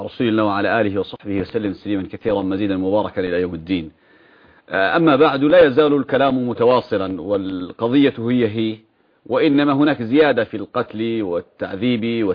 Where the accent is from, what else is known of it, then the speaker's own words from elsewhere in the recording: Yemen; عندنا في اليمن